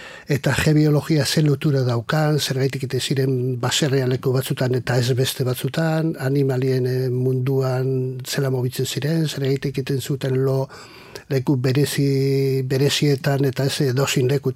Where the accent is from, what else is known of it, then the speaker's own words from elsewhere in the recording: Amorebieta-Etxano, Basque Country, Spain; neu jaio nintzen Zorrotzan